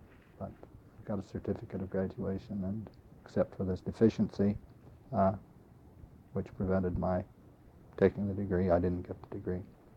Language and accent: English; Ogden, Utah, United States; I was born in Ogden, Utah on May 17th, 1906, which makes me 76 years of age as of last May 17th. I went to public schools in Ogden, my hometown.